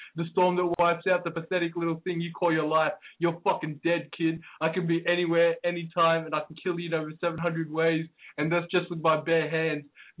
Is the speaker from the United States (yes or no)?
no; Australia; How you going? I'm from Australia.